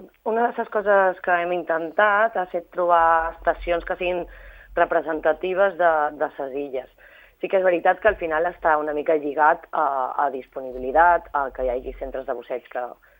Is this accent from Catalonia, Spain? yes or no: no; Ibiza, Balearic Islands, Spain; sobretot perquè som d'Eivissa